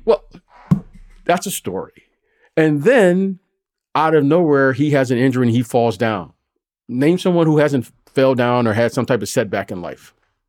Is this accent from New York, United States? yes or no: no; Detroit, Michigan, United States; You know, you and I grew up in Detroit. We know that story.